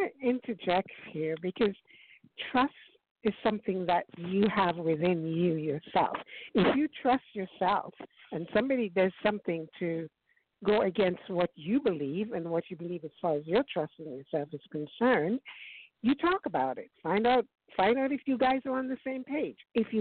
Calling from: New York, United States; I'm calling from New York.

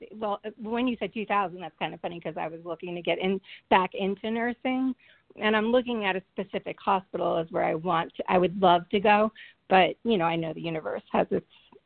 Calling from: Jacksonville, Florida, United States; I'm from Jacksonville, Florida.

